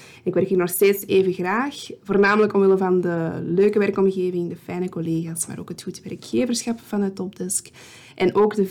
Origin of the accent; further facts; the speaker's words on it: Kempen, Belgium; accent: Kempen; Ik ben geboren en getogen in de Kempen. Dus als je soms eens een Kempens accentje hoort, dan is dat voornamelijk de verklaring.